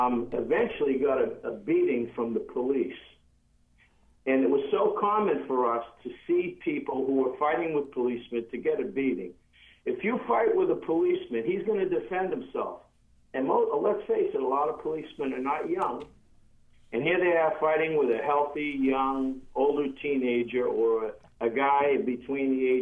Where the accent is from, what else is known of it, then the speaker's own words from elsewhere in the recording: Revere, Massachusetts, United States; I grew up in a Constitution Avenue projects outside of Boston, in a borough called Revere